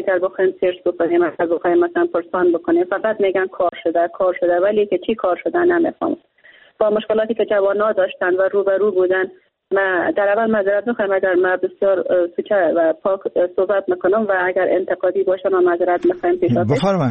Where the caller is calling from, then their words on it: Bamyan, Afghanistan; از ولایت بامیان هستم